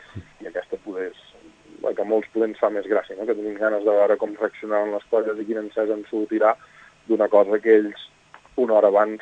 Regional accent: Picamoixons, Catalonia, Spain; com soc de Picamoixons i a Picamoixons no hi ha colla de diables

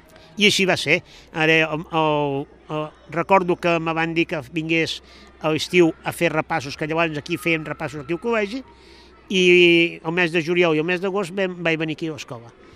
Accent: L'Espluga de Francolí, Catalonia, Spain; jo lògicament soc fill de l'Espluga i visc a l'Espluga

